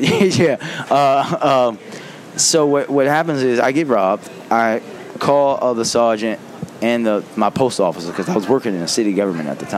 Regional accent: Baltimore, Maryland, United States; So, irony, growing up in Park Heights, I saw a lot of violence, saw a lot of crime. I was never the victim of it. Until I moved to my nice, quiet neighborhood in Northeast Baltimore, where I live now.

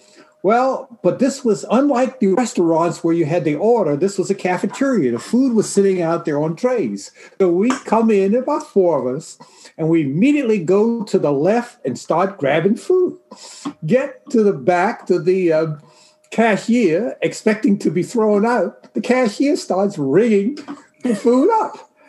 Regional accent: Baltimore, Maryland, United States; Well, I grew up here in Baltimore, in a very segregated Baltimore. My family was poor, so we moved often.

